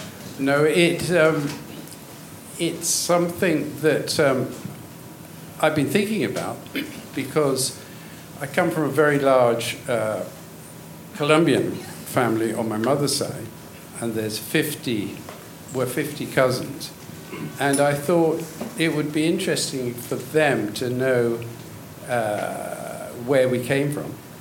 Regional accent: London, United Kingdom; born there; But in fact, I was born opposite the Houses of Parliament in St. Thomas's Hospital.

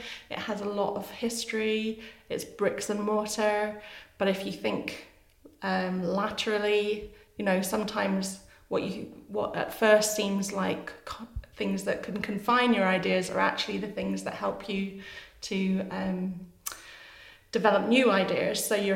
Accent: Edinburgh, Scotland, United Kingdom; born there; I was born in Edinburgh, yeah.

